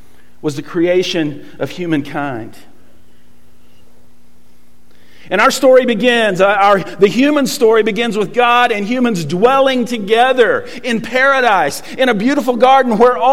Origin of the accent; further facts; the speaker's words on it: Chattanooga, Tennessee, United States; Tennessee. You know, we were kind of the Chattanooga hillbillies.